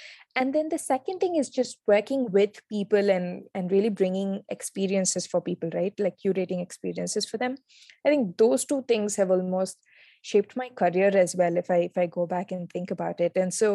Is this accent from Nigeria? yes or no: no; Chennai, Tamil Nadu, India; So I grew up in Madras, a lot around South Indian values of living simply, living frugally